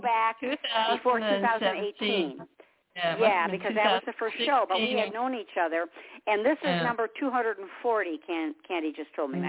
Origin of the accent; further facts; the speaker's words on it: Detroit, Michigan, United States; I was just born in Detroit, born and raised in Detroit, and stayed there. Then moved to a little suburb, stayed there and I've been here 20 years, 21 years actually, because my son moved down to South Carolina, and I go where he goes.